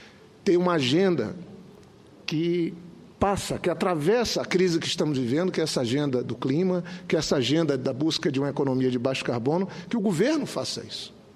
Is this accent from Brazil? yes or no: yes; Acre, Brazil; Eu venho do Acre, tenho uma relação de amizade com esses povos.